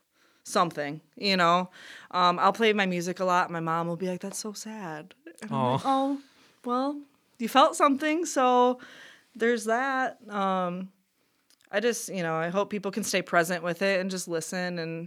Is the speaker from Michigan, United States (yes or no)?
yes; North Muskegon, Michigan, United States; I grew up in North Muskegon, went to Reese Puffer. Yeah. Lived here my whole life, except for a year I was in Germany. I was an exchange student.